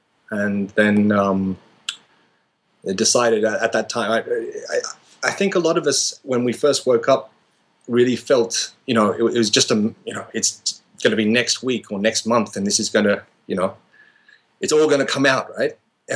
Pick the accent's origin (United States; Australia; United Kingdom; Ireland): Australia; now in Japan; I'm Australian, and internet in my home in Australia was terrible.